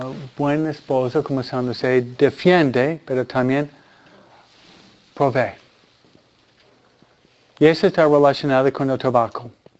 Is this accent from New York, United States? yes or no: yes; New York, United States; Yo fui criado en Nueva York con amigos judíos.